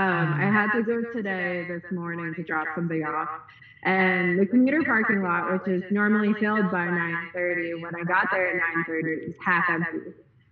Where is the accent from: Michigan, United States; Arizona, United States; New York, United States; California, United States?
New York, United States; Long Island; And also growing up on Long Island, if you read the book Jaws, they mention the Hamptons a ton.